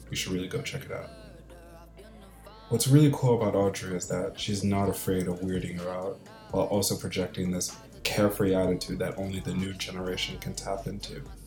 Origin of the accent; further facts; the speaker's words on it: New York, United States; I grew up partially in Rockland County, which is outside of the city.